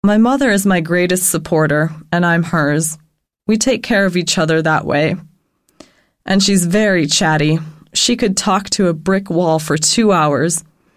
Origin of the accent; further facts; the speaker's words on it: Nashville, Tennessee, United States; now in Los Angeles, United States; I grew up in Nashville, and my parents taught me to respect my elders. We'd say things like "yes, ma'am," and "no, sir," to adults. But kids in Los Angeles don't do that.